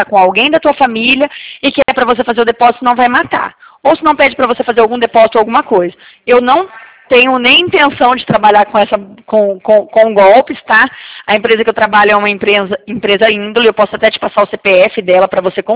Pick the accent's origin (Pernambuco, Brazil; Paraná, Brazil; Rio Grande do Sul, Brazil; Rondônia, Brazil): Paraná, Brazil; Eu sou do Paraná.